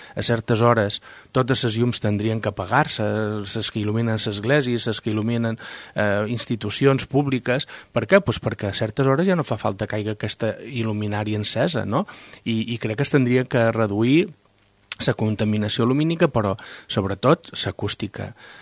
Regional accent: Ibiza, Balearic Islands, Spain; I que consti que quedi ben clar que som eivissenc

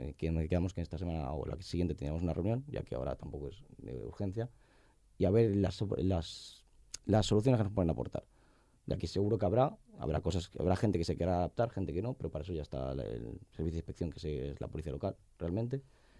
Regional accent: Formentera, Balearic Islands, Spain; si somos de Formentera y la gente que quiere llevar bien sus negocios, tenemos que adaptarnos

